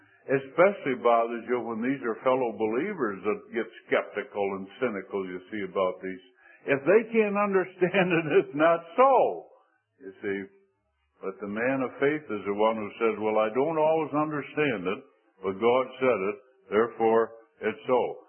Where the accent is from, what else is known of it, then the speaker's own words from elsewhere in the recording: Scotland, United Kingdom; And I went around closing doors and windows, being a Scotsman, you see.